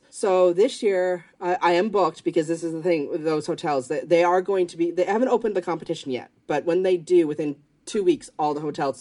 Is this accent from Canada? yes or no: yes; Canada; And I grew up in Canada.